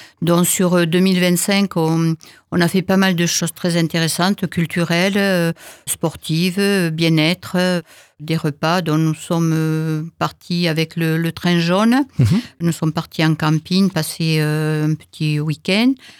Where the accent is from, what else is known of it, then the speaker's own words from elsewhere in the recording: Longages, Occitanie, France; Moi, je suis de Longage de par mes arrière-grands-parents et mes parents.